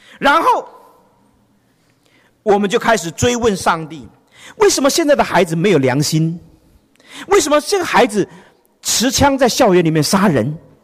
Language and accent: Chinese; United States; 我们美国人的 answer 是 No problem。